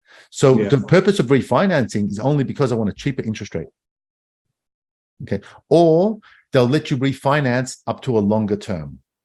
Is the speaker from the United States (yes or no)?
no; Australia; I'm Australian.